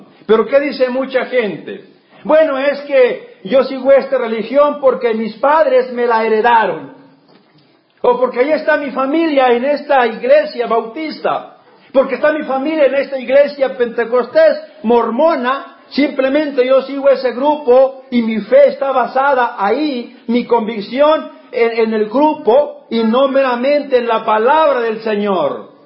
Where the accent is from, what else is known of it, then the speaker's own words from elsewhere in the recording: San Luis Potosí, Mexico; born there; yo nací en San Luis Potosí, un rancho de por allá, lejano, allá en la sierra.